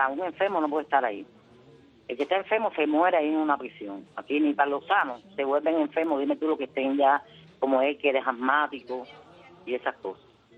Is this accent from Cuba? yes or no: yes; Cuba; yo soy cubana y vivo en Cuba.